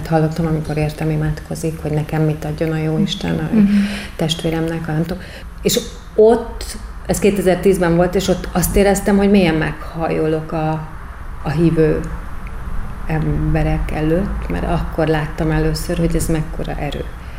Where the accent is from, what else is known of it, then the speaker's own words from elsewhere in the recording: Budapest, Hungary; born there; Én Budapesten születtem, egy ilyen első generációs értelmiségi pár második gyermekeként.